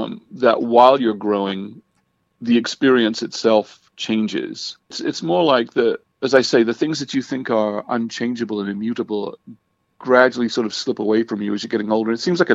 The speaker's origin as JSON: {"language": "English", "region": "England", "country": "United Kingdom", "tie": "born or raised there", "said": "As I said, I grew up in England."}